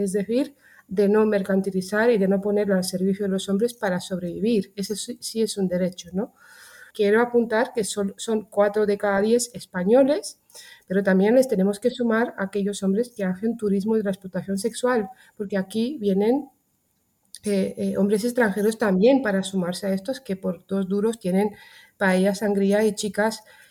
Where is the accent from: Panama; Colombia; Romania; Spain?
Romania; Spanish is a second language; yo nací en uno de los mayores exportadores de mercancía de la Europa. Vengo de Rumanía